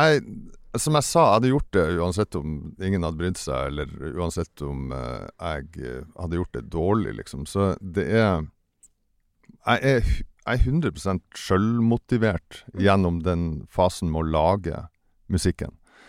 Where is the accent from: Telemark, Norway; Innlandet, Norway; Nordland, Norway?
Nordland, Norway; Denne skiva spilt inn oppe I Vesterålen der jeg kommer fra, I et lite fiskevær som heter Nyksund.